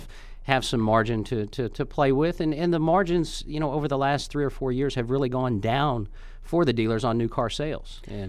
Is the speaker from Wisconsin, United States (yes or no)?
no; Tulsa, Oklahoma, United States; now in Dallas, United States; I'm from Tulsa originally, but I do live in Dallas.